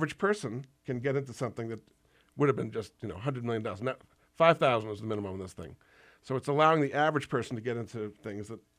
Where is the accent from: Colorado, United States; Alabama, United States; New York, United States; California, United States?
New York, United States; I mean, I'm from New York, and I happen to live in Westchester County